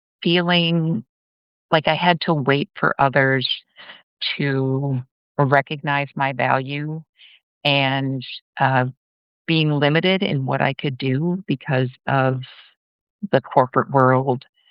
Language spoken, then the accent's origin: English; United States; now in Louisiana, United States; I am originally from Minnesota, Wisconsin area. 4 years ago, we moved down to Louisiana to escape the winters, and I love it down here now.